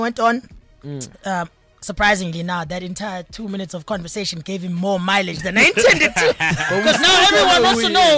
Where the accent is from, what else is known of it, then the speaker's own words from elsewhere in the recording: Durban, KwaZulu-Natal, South Africa; But everyone says I'm from Durban because it's an easy reference point.